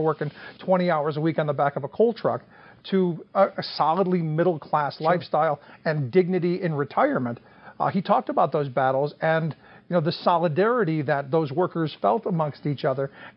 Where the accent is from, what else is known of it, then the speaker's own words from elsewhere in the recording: Cleveland, Ohio, United States; I grew up in Cleveland.